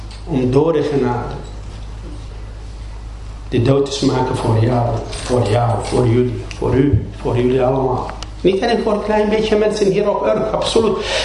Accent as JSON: {"language": "Dutch", "town": "Babylon", "region": "Babil", "country": "Iraq", "first_language": "Arabic", "second_language": "Dutch", "lives_now": "Netherlands", "said": "Ik kom uit Babylon."}